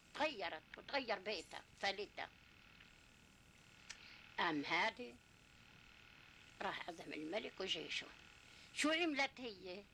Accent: Palestine; احنا بقى فلسطيني

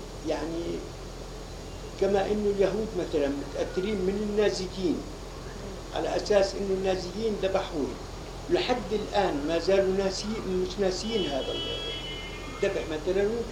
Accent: Palestine; احنا الشعب الفلسطيني في انحاء العالم مشتت، يعني في أوروبا، في أمريكا، في البلاد العربية، وين ما كان احنا فلسطينيين مشتتين.

